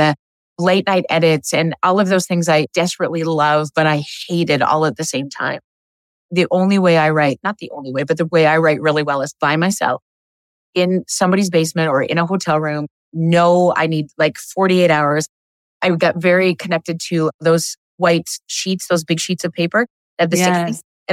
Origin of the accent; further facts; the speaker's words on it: Alberta, Canada; I'm from Alberta, Canada.